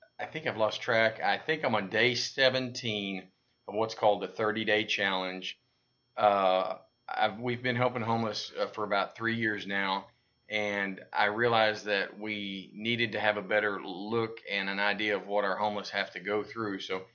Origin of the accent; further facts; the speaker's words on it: Russellville, Arkansas, United States; I saw a picture, and it showed a homeless camp in Russellville, Arkansas, which is my hometown.